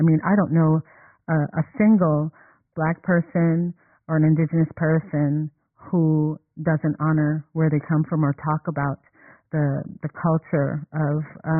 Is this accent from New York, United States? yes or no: yes; New York City, New York, United States; My parents split up when I was very young, and I was raised here in New York City, you know, by my mom.